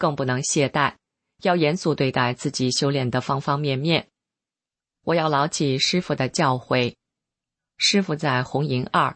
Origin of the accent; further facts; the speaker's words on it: North China, China; 婆婆是南方人，喜欢吃米饭，我是北方人，喜欢吃面条